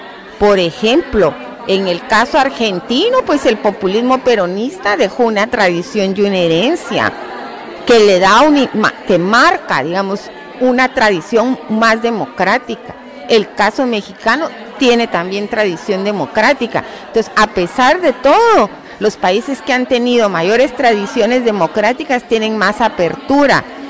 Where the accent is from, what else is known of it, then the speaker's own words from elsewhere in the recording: Guatemala; Yo vengo de Guatemala